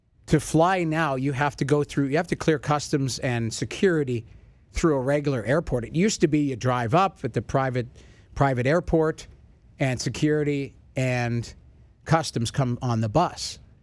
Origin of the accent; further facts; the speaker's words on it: Edmonton, Alberta, Canada; I'm from Edmonton.